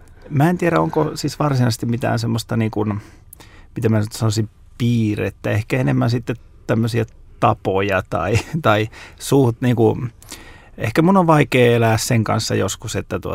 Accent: Kauhava, South Ostrobothnia, Finland; Pohjanmaalla Kauhavalla, mistä mä olen lähtöisin alun perin

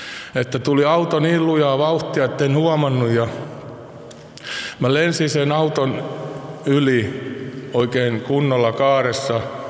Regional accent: Seinäjoki, South Ostrobothnia, Finland; born there; Olin pieni poika, ekaluokkalainen, ja minä olen syntynyt Seinäjoella.

